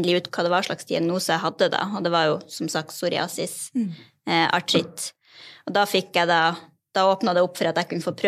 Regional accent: Bodø, Nordland, Norway; now in Melhus, Norway; jeg 36 år. Jeg kommer fra Bodø, men jeg bor nå i Melhus kommune.

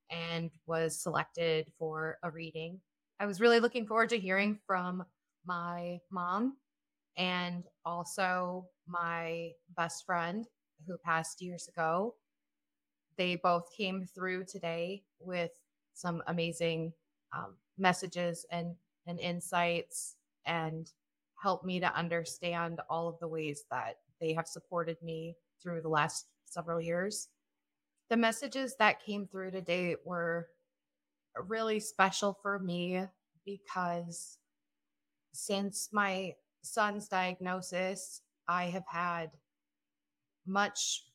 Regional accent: South Dakota, United States; I am from South Dakota.

